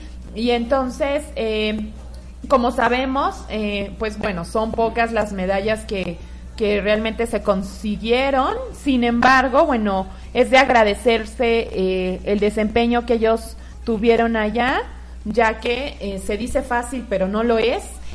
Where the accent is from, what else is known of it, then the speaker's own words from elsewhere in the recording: Mexico; nosotros también como mexicanos, pues, demos como buena vibra, buena aportación a nuestro país